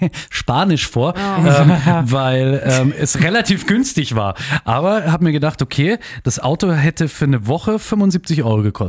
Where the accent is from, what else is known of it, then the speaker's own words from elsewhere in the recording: Germany; Ich komme aus Deutschland, ich bin Deutscher, ich gehe immer auf Nummer sicher.